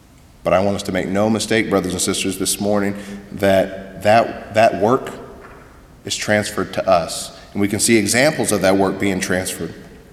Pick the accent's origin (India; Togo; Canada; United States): United States; Missouri; now in Arizona, United States; I spent my entire life growing up in Missouri on a farm. We had some ponds, and I loved to fish, had some lakes.